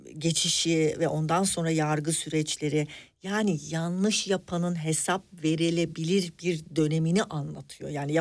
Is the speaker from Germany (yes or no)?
yes; Berlin, Germany; moved away as an adult; now in Turkey; benim büyüdüğüm yer Berlin. Duvarın kenarında büyüdüm. Çocukluğum orada geçti. İşçi bir ailesinin çocuğu olarak orada yuvaya gittim. Yuvada Almanca öğrendim. Ondan sonra ana sınıf, ilkokul, orta, lise derken gimnazyumdan sonra tekrar Türkiye'ye geldim.